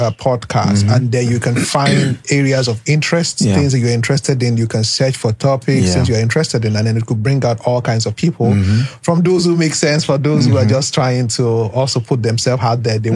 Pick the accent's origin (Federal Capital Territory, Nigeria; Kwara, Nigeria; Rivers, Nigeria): Kwara, Nigeria; Ilorin; I grew up in Ilorin. I was born in Ilorin, Kwara State.